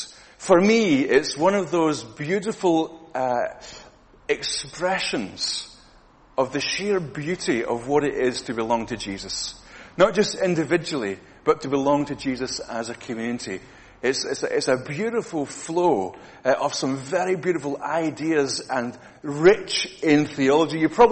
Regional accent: Scotland, United Kingdom; I am Scottish, and I may look happy in the outside

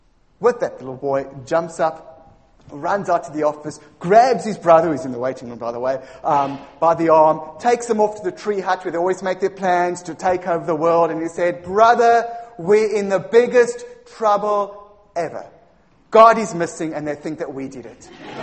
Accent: Cape Town, Western Cape, South Africa; moved away as an adult; now in Cuffley, United Kingdom; I'm originally from Cape Town, moved here quite some time ago, too long, I don't care to think how long, and pastored Cuffley. Pastored many years in Cape Town, South Africa, where I grew up and was born

